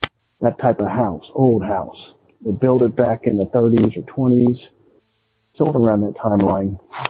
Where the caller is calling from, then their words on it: Cincinnati, Ohio, United States; I'm calling from Cincinnati, Ohio.